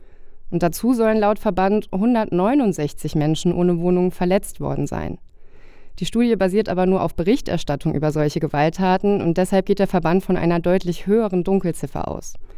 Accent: Koblenz, Rhineland-Palatinate, Germany; Vor ziemlich genau 4 Jahren gab es so einen Mordfall in meiner Heimatstadt Koblenz.

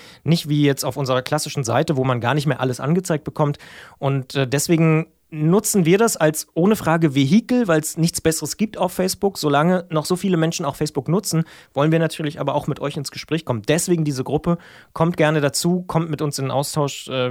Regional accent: Brandenburg, Germany; da muss ich als Ostdeutscher, um jetzt mal dein Bild aufzugreifen, der aus Brandenburg kommt

